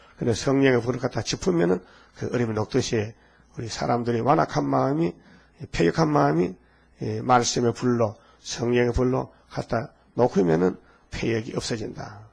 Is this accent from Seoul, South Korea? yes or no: no; Andong, North Gyeongsang, South Korea; 건신창 목사가 안동 건시야 우리 고향 사람이야 안동에.